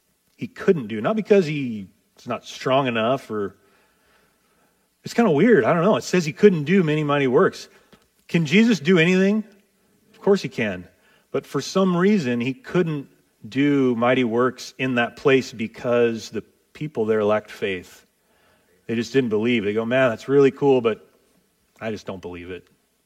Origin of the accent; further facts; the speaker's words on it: Seaside, Oregon, United States; I grew up in Seaside. You know, we're out here in Astoria